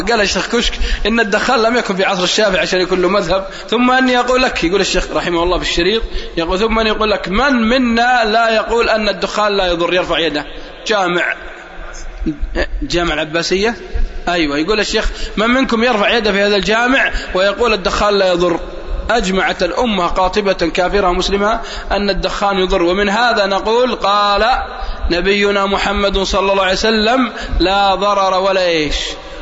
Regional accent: Al-Qassim, Saudi Arabia; والله أني أعرف ناس عندنا في القصيم

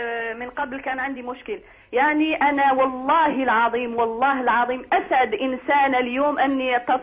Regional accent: Algeria; now in France; يعني أنا جزائرية أقطن بفرنسا

